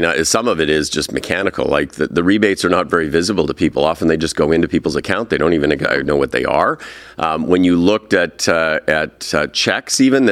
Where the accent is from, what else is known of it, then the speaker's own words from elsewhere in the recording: Saskatchewan, Canada; I grew up in Saskatchewan. I used to work for a former distinguished premier of Saskatchewan. I know the province very well.